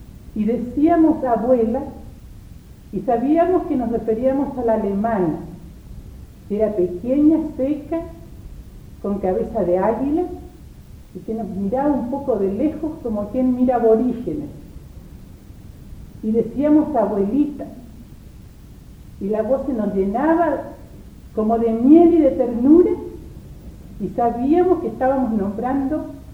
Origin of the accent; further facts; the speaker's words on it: Constitución, Maule, Chile; born there; Soy provinciana. Nací en Constitución.